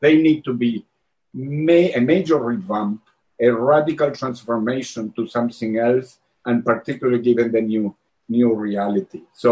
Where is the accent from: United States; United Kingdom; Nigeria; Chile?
Chile; I'm from Chile